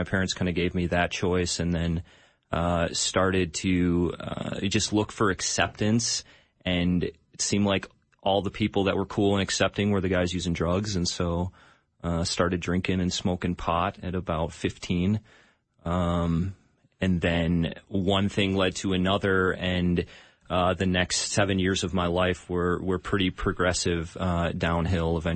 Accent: Illinois, United States; Well, I'm not from Minnesota. I'm from just outside Chicago.

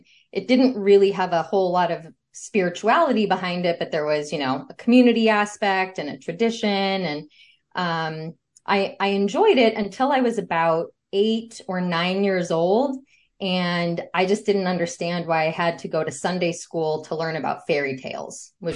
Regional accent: California, United States; I grew up in Southern California, a pretty, I guess you would say, middle upper class upbringing. My parents actually are both Jewish, and they didn't really have religion.

